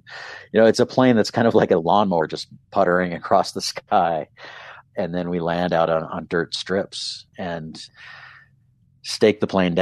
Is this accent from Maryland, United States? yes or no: no; Arizona, United States; also born or lived in Colorado; I did live as a kid on the Front Range, which is high desert-ish, but I'm from Arizona originally and grew up down there in the Sonoran Desert.